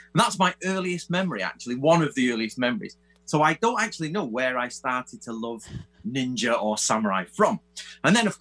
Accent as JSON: {"language": "English", "region": "England", "country": "United Kingdom", "said": "obviously I'm English"}